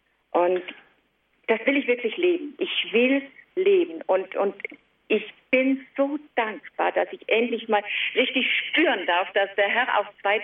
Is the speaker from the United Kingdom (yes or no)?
no; Weißenbach, Tyrol, Austria; Also ich bin in Weißenbach, das ist also ganz in der Nähe des schönen Lechtales. Ich bin eine Tirolerin, versuche aber trotzdem, glaube ich, in der Hochsprache.